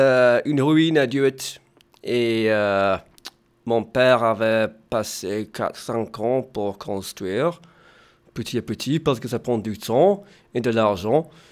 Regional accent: Brittany, France; French is a second language; also born or lived in England; Je suis gallois d'origine. Mais j'ai été né en Angleterre, donc. Mais je suis venu avec mes parents habiter centre-Bretagne quand j'avais l'âge de 7 ans, donc en 94.

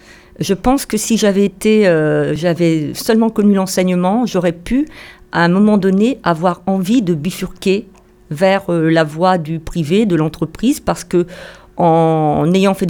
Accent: Le Mans, Pays de la Loire, France; born there; Je suis née au Mans, dans l'ouest de la France, où mon père était rédacteur d'assurance

